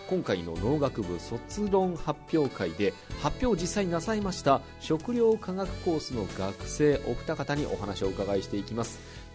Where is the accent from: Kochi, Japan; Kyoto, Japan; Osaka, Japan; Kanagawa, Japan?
Kochi, Japan; 僕なんかはこの高知出身ですから、もう見慣れに見慣れた自然なんですけど